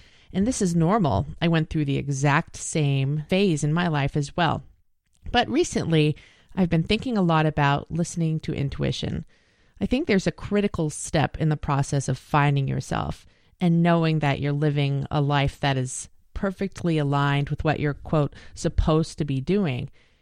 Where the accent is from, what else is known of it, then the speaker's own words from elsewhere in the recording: Verona, Wisconsin, United States; a giant medical software company in my hometown in Verona, Wisconsin.